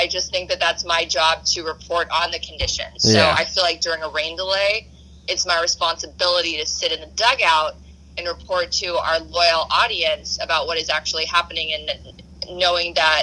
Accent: Seattle, Washington, United States; now in Boston, United States; because I'm born and raised in Seattle. I have never seen rain like that in my life.

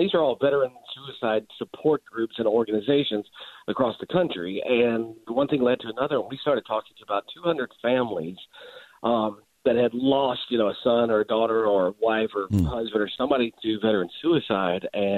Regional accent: Fairfield, Alabama, United States; now in Birmingham, United States; It is. I grew up in Fairfield and went to Pleasant Grove High School. I'm in Birmingham.

